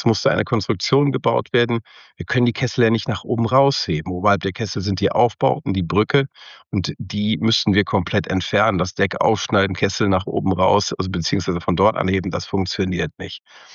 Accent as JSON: {"language": "German", "town": "Cologne", "region": "North Rhine-Westphalia", "country": "Germany", "tie": "born or raised there", "said": "ich bin kein gebürtiger Hanseat, sondern ich komme aus dem Rheinland. Und komme genauer gesagt aus Köln, bin da groß geworden, habe da auch studiert später"}